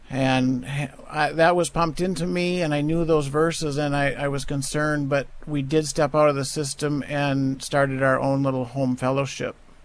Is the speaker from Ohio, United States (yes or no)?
no; Wisconsin, United States; I'm from Wisconsin, and say hi to my family back at home.